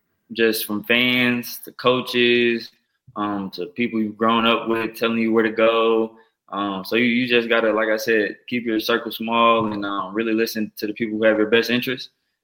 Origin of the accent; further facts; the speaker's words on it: Nashville, Tennessee, United States; Like you said, I'm from Nashville, Tennessee, so my family, they'd be able to make every game, which they did.